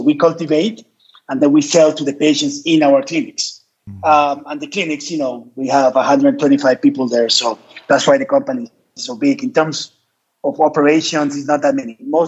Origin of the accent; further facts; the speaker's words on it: Colombia; English is a second language; because I'm a Colombian. I'm also an American citizen.